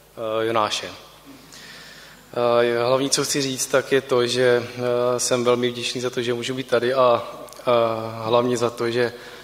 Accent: Zlín, Zlín Region, Czechia; Já bych se trochu představil, tak jsem ze Zlína

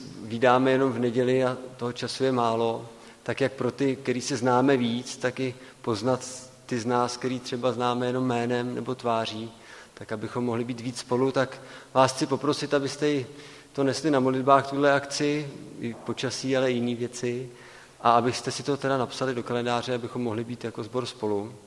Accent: Plzeň, Plzeň Region, Czechia; tak jako rodilý Plzeňák vás tam určitě pozvu

